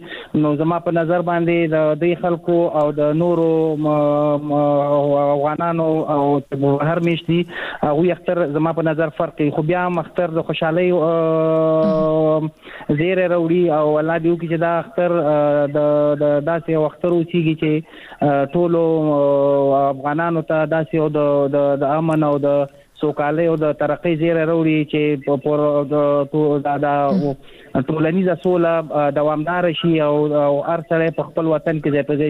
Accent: Afghanistan; now in Pakistan; مونږ په افغانستان په پاکستان کې کډوال یو، مهاجر یو

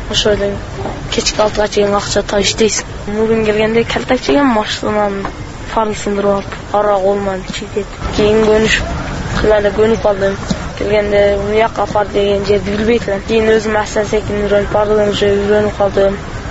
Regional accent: Osh Region, Kyrgyzstan; Алайдан келдим буталга айылдан.

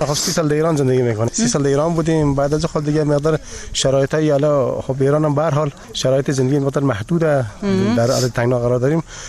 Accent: Afghanistan; moved away as an adult; also born or lived in Iran; از ایران آمدم، مخواستم برون طرف ترکیه و اونج گرفته شدیم دیگه. خلاصا باز در وطن دیپورتیم

